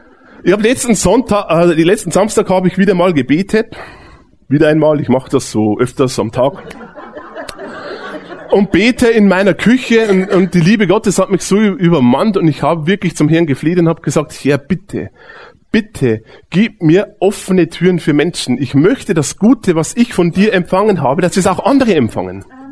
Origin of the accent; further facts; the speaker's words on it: Bavaria, Germany; Ich bin ja aufgewachsen im Bayerischen Wald, das wisst ihr ja. Und da ist ja der absolute Katholizismus